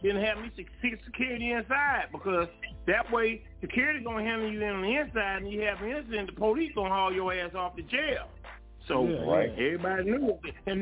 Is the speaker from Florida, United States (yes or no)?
yes; Florida, United States; I said, man, I'm from Florida. That's how we do it at the strip club, man.